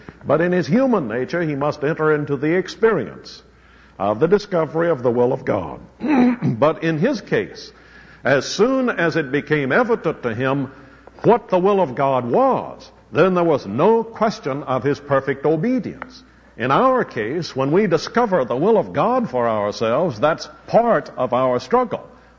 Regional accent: the South, United States; as you all know, I'm a Southerner, and I think that some of the greatest men that America has ever produced have been men from below the Mason-Dixon line.

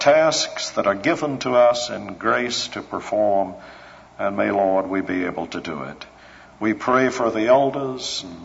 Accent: Birmingham, Alabama, United States; When I was growing up in Birmingham, Alabama, I still remember

